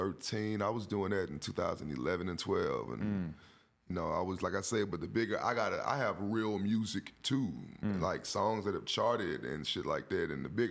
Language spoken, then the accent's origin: English; Houston, Texas, United States; I'm from Houston, north side, Studiewood. You know what I'm saying? That's a hood on the north side. And north side of Houston.